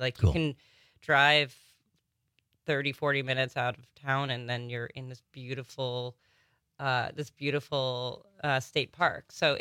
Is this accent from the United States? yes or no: yes; New York, United States; I'm from New York, right? And I'm used to the sounds of traffic.